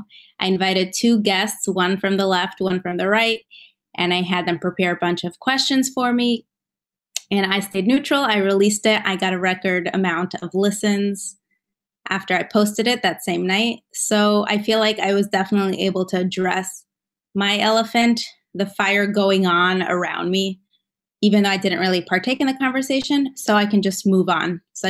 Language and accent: English; Moscow, Russia; now in Philadelphia, United States; and I grew up in Moscow, Russia. Now I live in Philadelphia in the States.